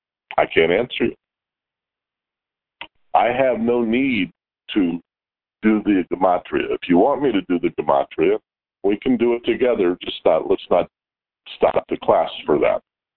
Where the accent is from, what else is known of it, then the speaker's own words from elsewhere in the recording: Los Angeles, California, United States; born there; Where were you born? I was born in Los Angeles.